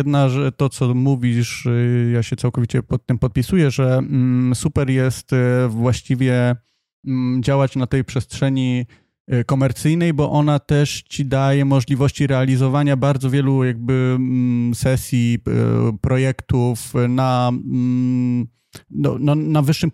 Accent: Kielce, Świętokrzyskie Voivodeship, Poland; now in Warsaw, Poland; ja jestem z Kielc.

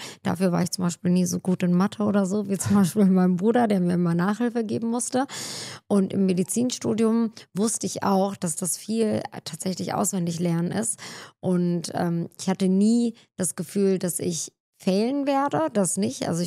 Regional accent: Hanover, Lower Saxony, Germany; ich bin ja in Hannover groß geworden, aufgewachsen und meine Mutter lebte dann aber irgendwann nach einer Zeit in Bremen und ich war dann ja mit 18 weg von zu Hause

